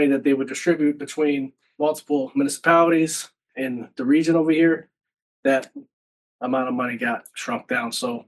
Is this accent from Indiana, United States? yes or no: yes; Lake Station, Indiana, United States; I grew up in Lake Station. I'm 45 now, and I grew up there, and it's always been that way.